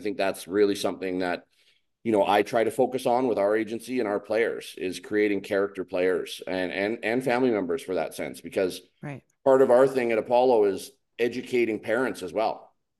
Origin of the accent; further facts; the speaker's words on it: British Columbia, Canada; Yeah, I grew up obviously on the West Coast there, where hockey was big, but outdoor sports, soccer, rugby were bigger.